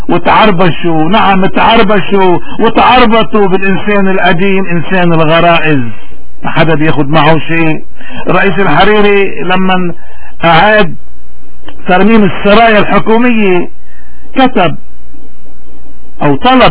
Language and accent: Arabic; Lebanon; نحن كلبنانيين ومرة تانية وثالثة ورابعة لأي مذهب انتمينا